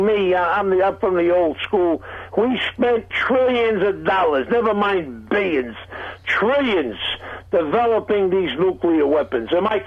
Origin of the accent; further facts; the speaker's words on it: United States; I don't want to kill nobody in this country. I'm an American, believe me.